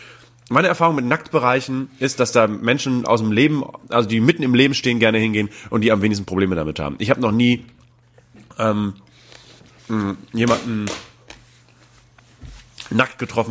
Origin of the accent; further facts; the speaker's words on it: Hamburg, Germany; als Hamburger und jemand, der diese ganze, oder als Norddeutscher